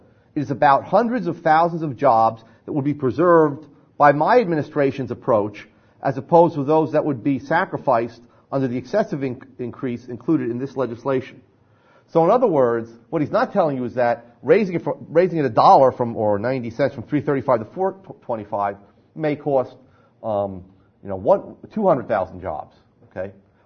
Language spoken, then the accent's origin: English; New Jersey, United States; ignoring the fact that I come from New Jersey.